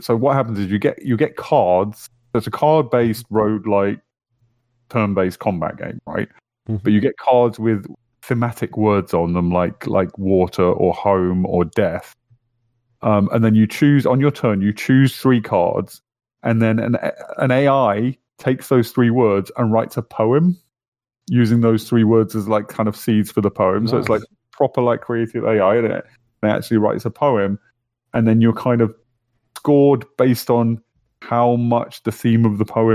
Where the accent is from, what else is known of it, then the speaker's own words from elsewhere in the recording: England, United Kingdom; I'm English.